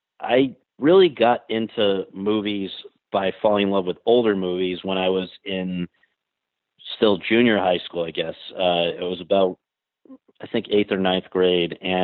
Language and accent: English; New Haven, Connecticut, United States; I am from New Haven, Connecticut.